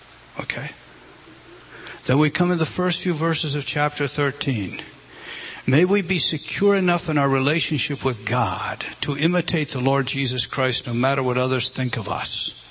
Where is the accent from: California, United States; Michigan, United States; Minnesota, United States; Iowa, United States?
California, United States; And I'm just from Southern California at the time, and I about died.